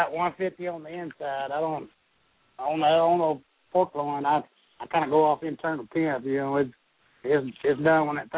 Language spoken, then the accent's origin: English; Texas, United States; Well, I'm from Texas.